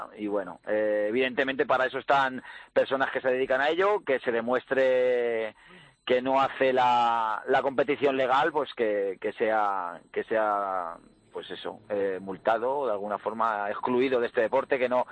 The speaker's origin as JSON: {"language": "Spanish", "town": "Madrid", "region": "Community of Madrid", "country": "Spain", "said": "me siento muy madrileño"}